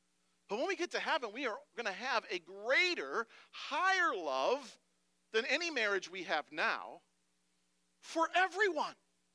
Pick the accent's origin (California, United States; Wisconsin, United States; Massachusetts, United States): Wisconsin, United States; My home church that I grew up in Wisconsin, it closed a long time ago.